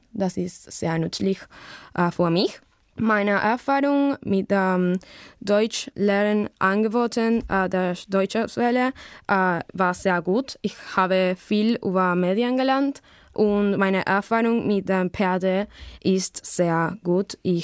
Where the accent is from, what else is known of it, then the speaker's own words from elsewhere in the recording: Buenos Aires, Argentina; German is a second language; ich komme aus Buenos Aires, Argentinien. Ich wurde im Jahr 2001 geboren und ich lerne Deutsch